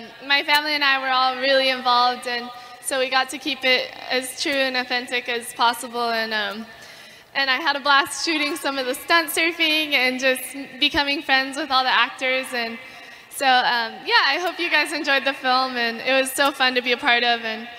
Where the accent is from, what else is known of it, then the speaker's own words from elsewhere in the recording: Hawaii, United States; Well, I guess for me, I grew up in Hawaii and, you know, it's just a really simple lifestyle of just surfing and hanging out with friends